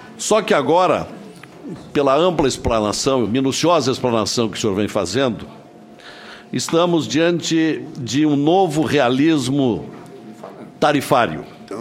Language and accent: Portuguese; Rio Grande do Sul, Brazil; Lá no meu estado, no Rio Grande do Sul, o ICMS continua o mesmo, quase 30%.